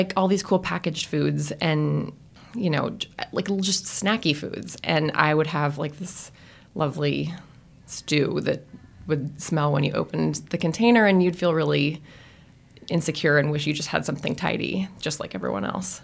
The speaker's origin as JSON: {"language": "English", "region": "California", "country": "United States", "tie": "born or raised there", "said": "I grew up in Northern California."}